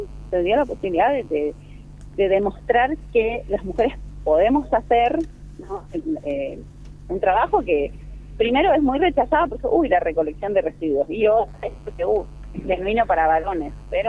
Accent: Paso de los Libres, Corrientes, Argentina; born there; now in Santo Tomé, Argentina; No, yo en realidad nací en Paso de los Libres y bueno, después me vine a vivir para acá

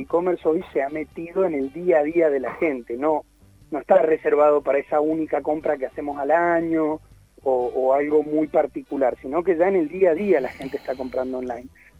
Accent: Argentina; primero como argentino

